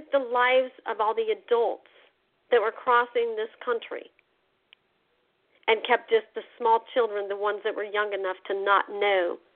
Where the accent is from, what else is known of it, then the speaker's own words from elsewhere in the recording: Wyoming, United States; I grew up in the West. I grew up in Wyoming, right by the states.